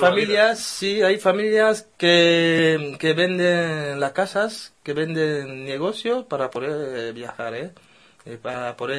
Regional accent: Douala, Littoral, Cameroon; Sí, soy de Camerún y, bueno, he nacido en Douala.

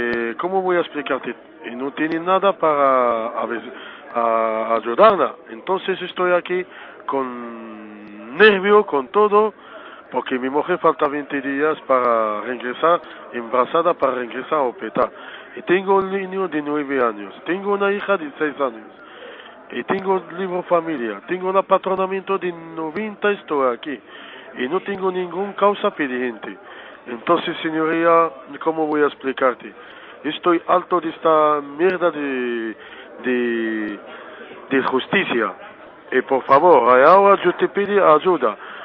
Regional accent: Morocco; Soy un chico marroquí, tengo 35 años.

